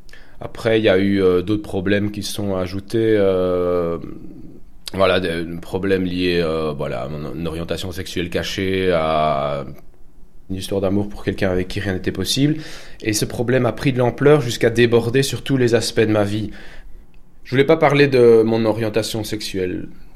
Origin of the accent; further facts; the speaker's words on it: Belgium; j'ai 35 ans, je suis belge